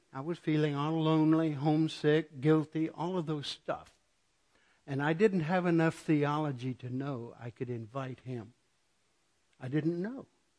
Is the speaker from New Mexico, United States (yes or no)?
yes; New Mexico, United States; born there; I was born in New Mexico, and I was born into a church that really believed the Bible